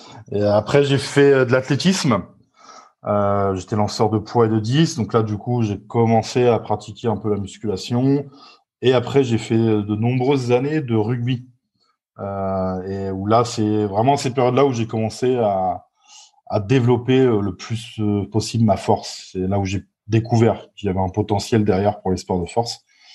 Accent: France; chez nous, en France

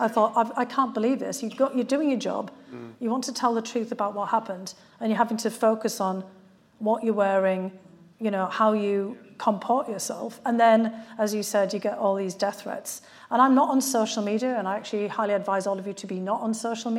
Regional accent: North East England, United Kingdom; because I come from County Durham

